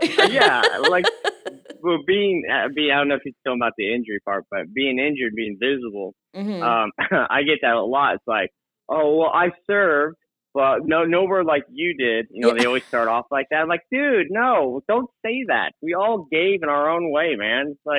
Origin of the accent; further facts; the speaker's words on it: Bremerton, Washington, United States; I was born in Bremerton, Washington at the shipyard hospital there.